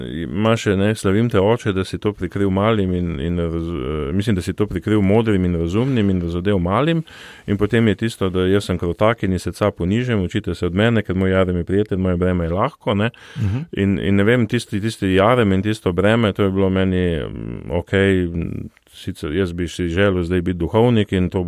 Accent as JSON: {"language": "Slovenian", "town": "Celje", "region": "Savinja", "country": "Slovenia", "said": "celjan, ja, rojen v celju, živel v celju, še zdaj živim v isti hiši, kjer sem pač živel kot otrok."}